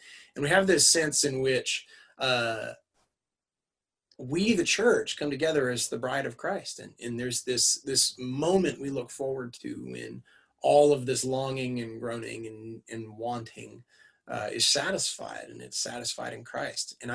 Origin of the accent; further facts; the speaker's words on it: Hamilton, Ontario, Canada; steel town, a stone's throw from Toronto, but just unlike Toronto enough that they didn't want us. So I'm from Hamilton and started leading worship at a little church when I was about 12 or 13.